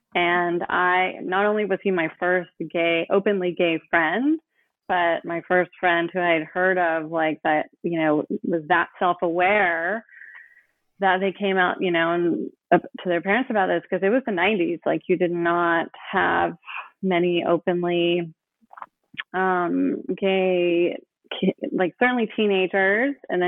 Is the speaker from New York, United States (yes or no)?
no; Oakland, California, United States; I grew up in Oakland. And so I have been exposed to, you know, diversity, and, you know, the Bay Area is a kind of melting pot.